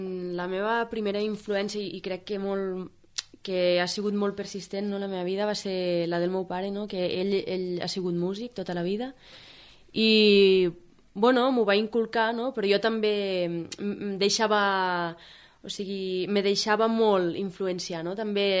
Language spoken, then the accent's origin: Catalan; Falset, Catalonia, Spain; also born or lived in Gratallops; soc mig filla de Falset, mig filla de Gratallops, i la infantesa, la primera infantesa va ser a Gratallops i després ja vam vindre, quan tenia 3 anys o així, cap a Falset, i bueno, fins als 16-17 anys em vaig quedar aquí